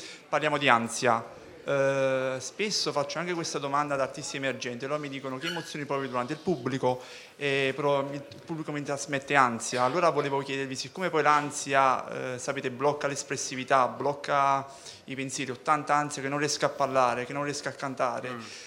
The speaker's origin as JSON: {"language": "Italian", "town": "Naples", "region": "Campania", "country": "Italy", "said": "non solo cinema, e sono napoletano."}